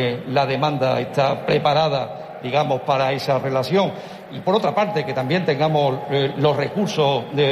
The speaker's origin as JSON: {"language": "Spanish", "town": "Seville", "region": "Andalusia", "country": "Spain", "said": "Yo, además, que soy de Sevilla, pues le tengo mucho cariño particular también a ello."}